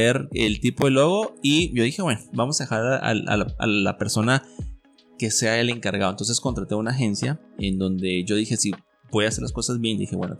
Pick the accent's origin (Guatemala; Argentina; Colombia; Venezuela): Guatemala; Entonces yo dije, no, pero si somos guatemaltecos